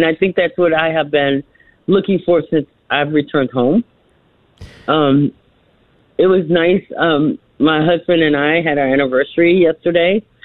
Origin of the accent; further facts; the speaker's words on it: Cleburne, Texas, United States; now in Maine, United States; I'm from Cleburne.